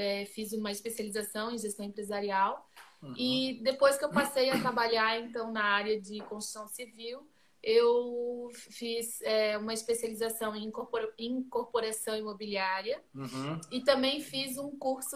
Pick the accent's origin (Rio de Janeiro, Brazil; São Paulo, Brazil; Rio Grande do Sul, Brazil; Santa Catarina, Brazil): Santa Catarina, Brazil; Brusque; now in Itapema, Brazil; eu sou brusquense, sou natural de Brusque.